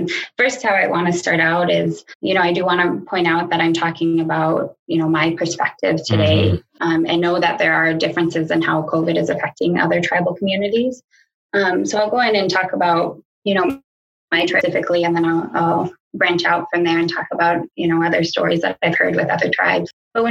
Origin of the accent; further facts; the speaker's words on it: Poplar, Montana, United States; I grew up in Poplar, Montana, and basically lived here my whole life with the exception of when I attended Crown.